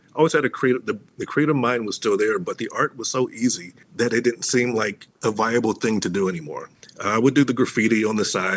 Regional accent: Dayton, Ohio, United States; Well, I'm originally from Southern Ohio, Dayton, Ohio, born and raised, and was always a highly creative little kid.

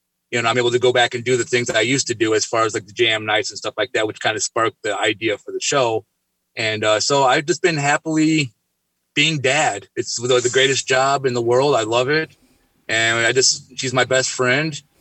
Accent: Gary, Indiana, United States; born and bred in Gary. I love the city, and I just an amazing place, and the region, obviously. Basically grew up all around in this area

